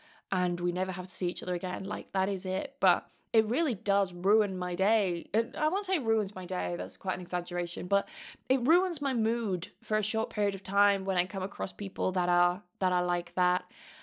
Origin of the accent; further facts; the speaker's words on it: England, United Kingdom; That's because I grew up in England, of course. I'm gonna meet more assholes from England because I'm from there.